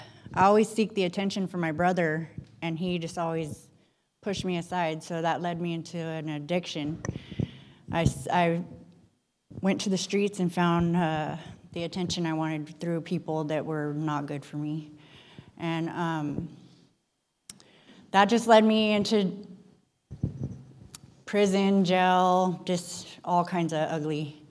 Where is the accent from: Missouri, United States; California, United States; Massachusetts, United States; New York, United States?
California, United States; Fresno; I'm 43 years old. I'm from Fresno.